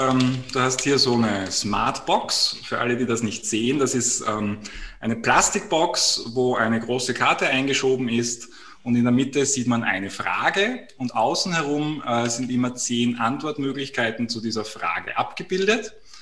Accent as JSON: {"language": "German", "region": "Vienna", "country": "Austria", "said": "Also ich bin aus Wien."}